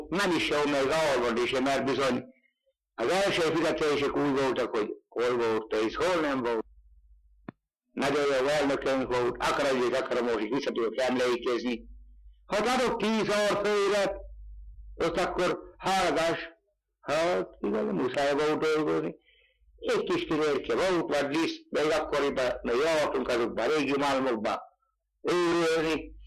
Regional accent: Hanva, Banská Bystrica Region, Slovakia; Hanvanról. 1924-ben születtem, Afrikó 7-én.

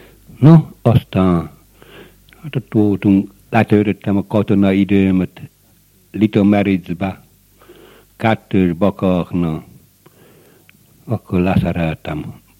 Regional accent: Padáň, Trnava Region, Slovakia; 1905. július 16-án születtem. Padánba lakok. Itt születtem, itt is vínültem meg.

